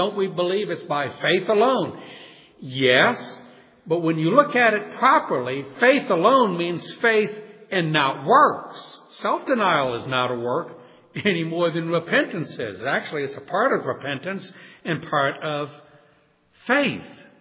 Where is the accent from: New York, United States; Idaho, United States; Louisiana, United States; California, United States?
Louisiana, United States; New Orleans; I grew up in New Orleans, which is overwhelmingly Roman Catholic, and most of my friends as a little boy were Catholics.